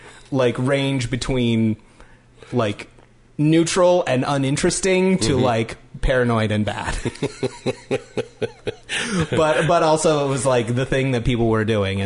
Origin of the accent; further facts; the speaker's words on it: Salt Lake City, Utah, United States; growing up in Salt Lake City as a kid who wasn't Mormon